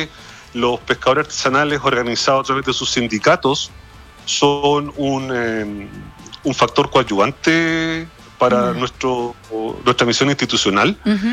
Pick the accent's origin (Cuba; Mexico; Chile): Chile; Valparaíso; yo creo que es innegable para todos los que somos porteños lo referencial que es Caleta Portales